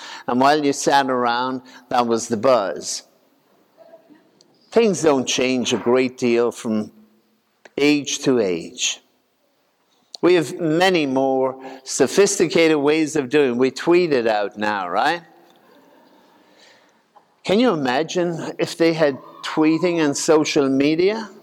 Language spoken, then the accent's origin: English; Ireland; when I was growing up in Ireland, it was very simple.